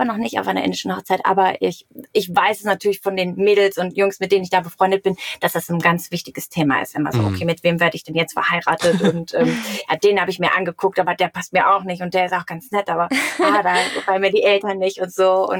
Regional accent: Germany; wo wir als Deutscher immer so denken, um Gottes Willen, die armen Frauen.

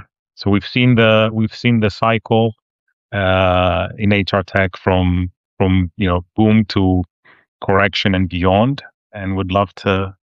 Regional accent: Greece; moved away as an adult; also born or lived in United States; now in London, United Kingdom; so I'm from Greece originally, moved to the US when I was 18 to study, spent around 15 years in the US

